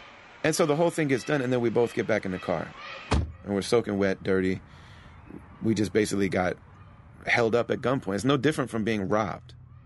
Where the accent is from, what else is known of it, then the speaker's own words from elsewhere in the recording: Madison, Wisconsin, United States; born there; And so I was born in Madison, and then we almost immediately started moving around to different cities in the Midwest.